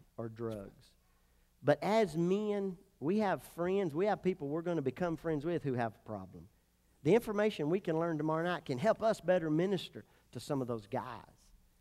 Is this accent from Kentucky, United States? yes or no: yes; Kentucky, United States; but I'm from West Kentucky, see, so I'm proud.